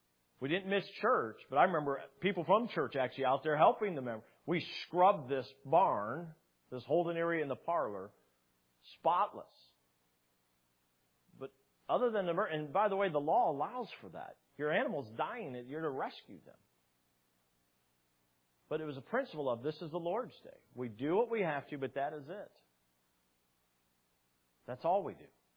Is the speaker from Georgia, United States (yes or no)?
no; Brown City, Michigan, United States; Of course, I grew up in Brown City. There wasn't a lot of places to eat out at.